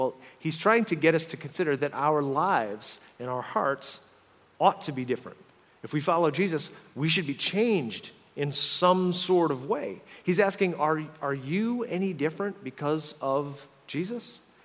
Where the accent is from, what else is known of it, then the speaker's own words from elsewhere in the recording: Northeast, United States; I mean, listen, I grew up Irish Catholic in the Northeast. They don't call us the fighting Irish for nothing, right?